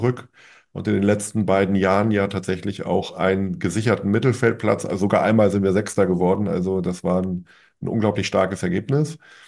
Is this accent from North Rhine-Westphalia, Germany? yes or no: no; Hamburg, Germany; ich bin in Hamburg geboren, ich lebe seit jeher hier in Hamburg